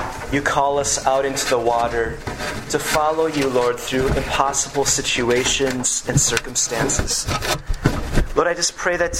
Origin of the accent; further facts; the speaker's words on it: Minneapolis, Minnesota, United States; I was in a car with others driving through Minneapolis, my hometown area